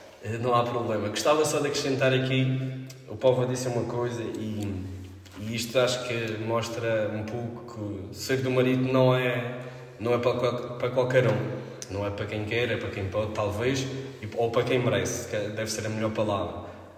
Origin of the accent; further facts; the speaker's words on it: Câmara de Lobos, Madeira, Portugal; eu venho de Câmara de Lobos para treinar nos Salesianos ou no Marítimo